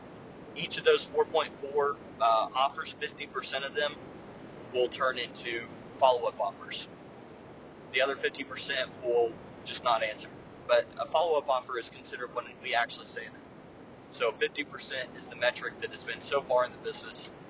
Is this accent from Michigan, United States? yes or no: no; Oklahoma, United States; Roughly in Florida, and I'm from Oklahoma, so we're an hour behind